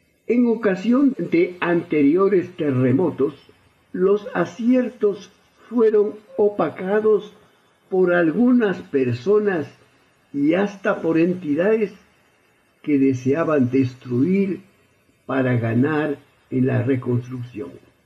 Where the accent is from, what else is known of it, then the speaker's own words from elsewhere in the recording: Ecuador; Como ecuatoriano, solicito respetuosa y firmemente